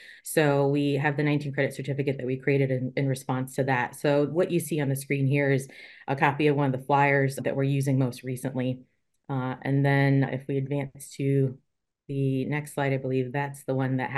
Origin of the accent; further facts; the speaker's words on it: Michigan, United States; now in Florida, United States; So just like a lot of people in Florida, I'm a transplant. So I'm originally from Michigan. I did all my schooling there.